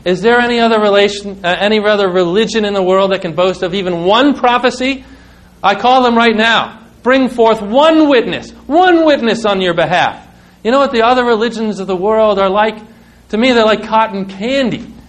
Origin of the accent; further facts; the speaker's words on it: New York City, New York, United States; born there; I was born in New York City.